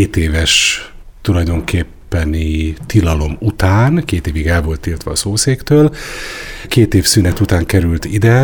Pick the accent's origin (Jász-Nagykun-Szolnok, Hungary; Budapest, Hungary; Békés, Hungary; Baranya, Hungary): Budapest, Hungary; hiszen én Budapesten születtem, ott nőttem föl